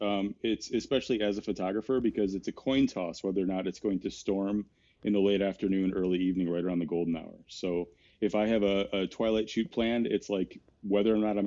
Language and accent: English; Detroit, Michigan, United States; I'm originally from Detroit, and we share some home teams and some native soil there.